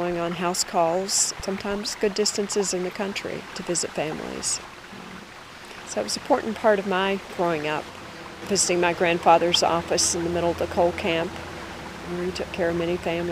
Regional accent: Beckley, West Virginia, United States; I grew up in Beckley, West Virginia, where my mother was also born and grew up, so we go back several generations from the Beckley area.

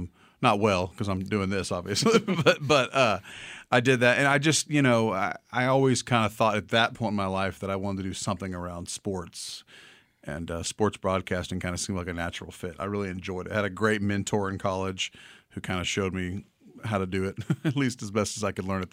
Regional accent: Oklahoma City, Oklahoma, United States; I wanted to end up at some point back in my hometown of Oklahoma City.

